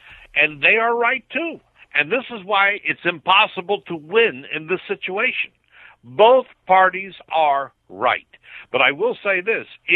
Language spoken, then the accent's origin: English; California, United States; I'm not from the South. I'm from the West. I'm from California. We're crazier than anybody else.